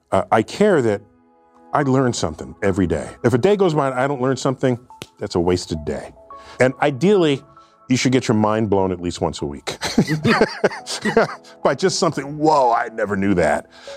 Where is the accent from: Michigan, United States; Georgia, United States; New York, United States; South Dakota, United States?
New York, United States; New York City; A first visit to my local planetarium, the Hayden Planetarium. I grew up in New York City.